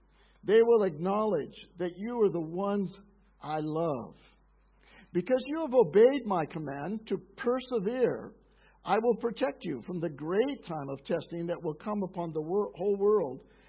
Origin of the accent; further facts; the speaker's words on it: United States; Now, I'm from America, so we have a city called Philadelphia.